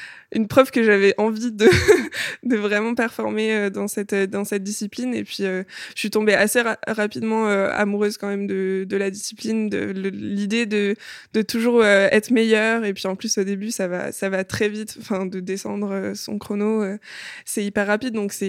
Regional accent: Marseille, Provence-Alpes-Côte d'Azur, France; now in Paris region, France; Je suis née à Marseille et j'ai grandi à Marseille. Et en 2015, on a déménagé pour la région parisienne.

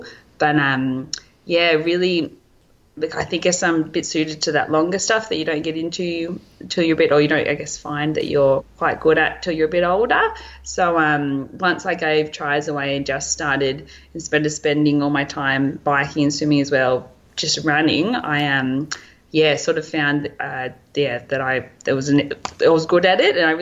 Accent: New South Wales, Australia; now in Maroombula, Australia; I live in Maroombula, but I'm from Lake Macquarie originally.

